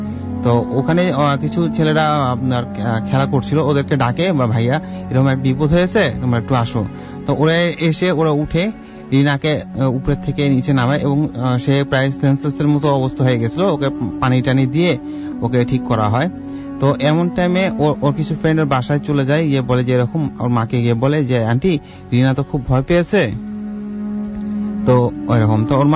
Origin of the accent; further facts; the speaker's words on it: Mirpur, Dhaka Division, Bangladesh; আমি মিরপুর 12 নম্বর থেকে এসেছি।